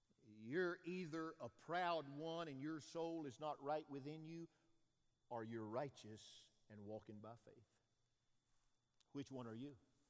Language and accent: English; St. Clair Shores, Michigan, United States; born there; I said, wonderful. I was born in Michigan. She said, really? I said, yeah, St. Clair Shore.